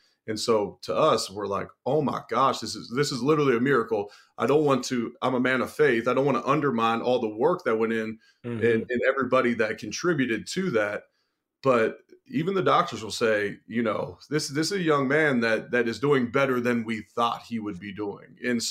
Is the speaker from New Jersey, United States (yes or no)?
no; Cincinnati, Ohio, United States; I'm originally from Cincinnati.